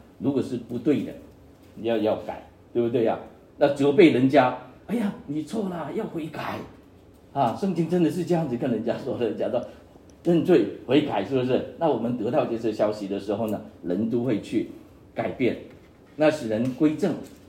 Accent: China; now in United States; 我们是从国内来的哈、啊，我在国内的时候邀请他请我学画画，那他就请我学画画，那结果我来了美国

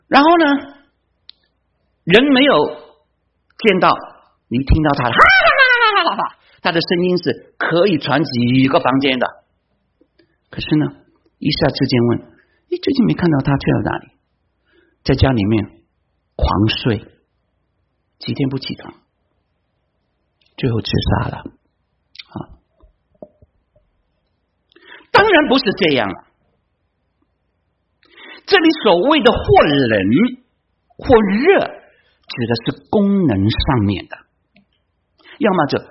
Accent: China; 听起来好像我们中国人所提倡的中庸之道，对吗？

